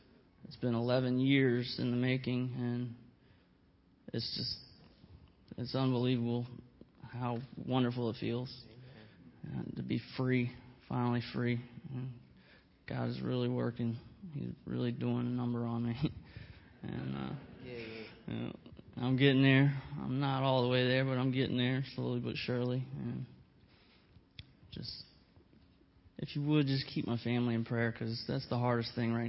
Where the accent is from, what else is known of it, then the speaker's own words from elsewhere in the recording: Gloucester, Virginia, United States; I'm from Gloucester, Virginia, and I'm 26, and married with two kids.